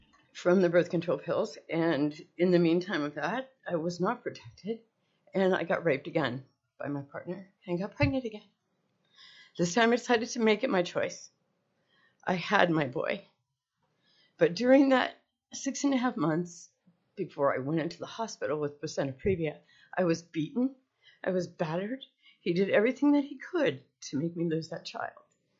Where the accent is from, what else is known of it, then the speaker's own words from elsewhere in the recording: Juneau, Alaska, United States; I was born here in Juneau, born and raised here.